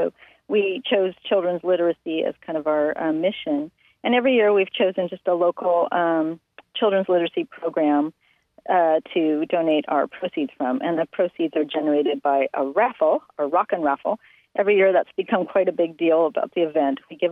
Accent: Newport Beach, California, United States; I grew up in Newport Beach. A lot of my girlfriends and I rode skateboards.

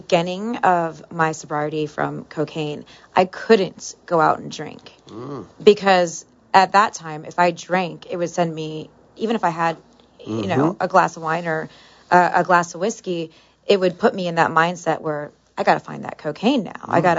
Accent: Detroit, Michigan, United States; I grew up in Detroit. I'm biracial.

